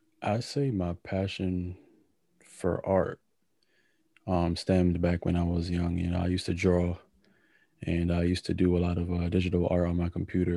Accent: Bronx, New York, United States; also born or lived in Mount Vernon; now in Bridgeport, United States; When I moved to Bridgeport, actually, I was born in the Bronx. I was born in Mount Vernon. I lived in the Bronx, and I moved to Bridgeport, Connecticut.

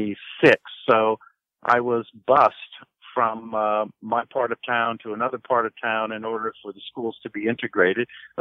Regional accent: Montclair, New Jersey, United States; also born or lived in Waterloo, Iowa; So I was born in Waterloo, Iowa, December 1953. And a few years later, the family moved to New Jersey. And I really grew up in New Jersey, Montclair, New Jersey

